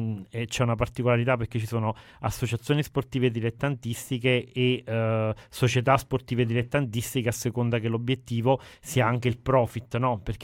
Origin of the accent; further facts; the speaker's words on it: Arzignano, Veneto, Italy; vengo da Arzignano e sono un volontario da 20 anni ormai di associazioni tra cui CILSA, che è proprio di Arzignano